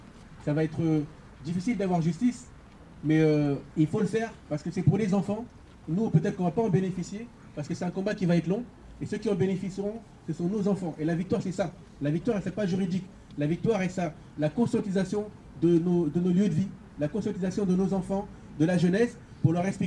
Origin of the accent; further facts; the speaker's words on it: Sarcelles, Île-de-France, France; Et puis je suis ici d'une ville, je suis de Sarcelles.